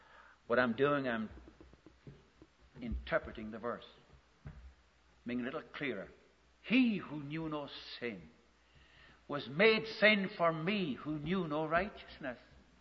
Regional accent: Tacoma, Washington, United States; I was walking down the street to Tacoma, my hometown, and I met him on the street after a number of years.

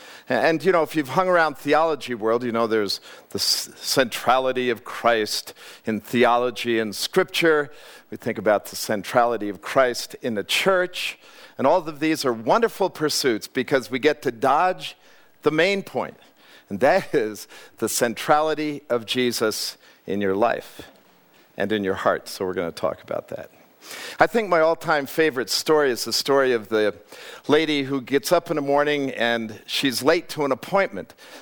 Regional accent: Chicago, Illinois, United States; Now, I'm from Chicago. I'm not going to talk a lot about that because it'll make you covet. But I'm from Chicago.

